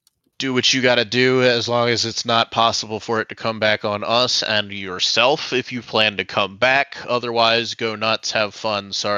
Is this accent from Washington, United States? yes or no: yes; Kirkland, Washington, United States; I was born in Kirkland. I lived in Kirkland.